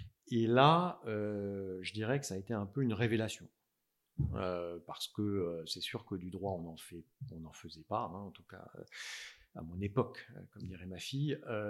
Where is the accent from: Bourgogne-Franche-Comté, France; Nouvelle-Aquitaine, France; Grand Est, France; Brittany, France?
Grand Est, France; Strasbourg; j'ai vécu, en fait, mon enfance, collège, lycée, à Strasbourg. Je suis alsacien, je me revendique comme tel, d'ailleurs.